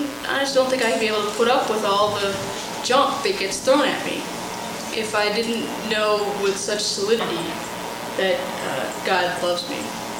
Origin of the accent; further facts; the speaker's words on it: Phoenix, Arizona, United States; also born or lived in Houston, Texas; And I grew up in Phoenix and went to school in Houston, Texas, at Rice University.